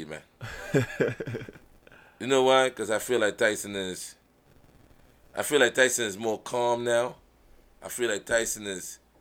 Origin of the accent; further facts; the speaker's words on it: New York, United States; I'm from New York. Them boys can fight.